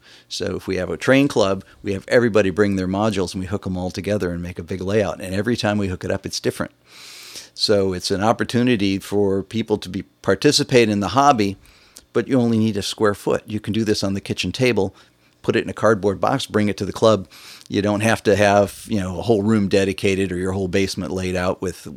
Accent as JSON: {"language": "English", "region": "Michigan", "country": "United States", "said": "No, I'm originally from Michigan."}